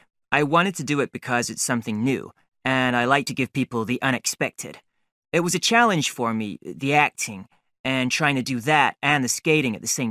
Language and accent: English; Midwest, United States; Actually, I'm from the Midwest. We do a lot of skating there, so I already had some skills.